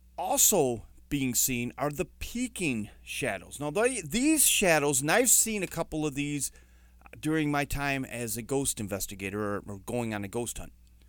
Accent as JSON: {"language": "English", "town": "Saginaw", "region": "Michigan", "country": "United States", "tie": "born or raised there", "said": "I grew up in Saginaw, Michigan, Saginaw Township, Michigan, and we lived in a house that was not entirely old as I was growing up."}